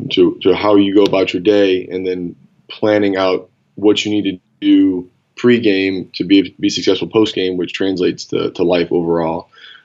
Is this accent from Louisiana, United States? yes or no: yes; New Orleans, Louisiana, United States; To being that I'm from New Orleans, I consider New Orleans a city that it's lost in time.